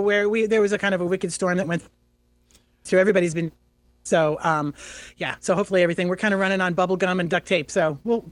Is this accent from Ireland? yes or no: yes; Ireland; See, I'm Irish.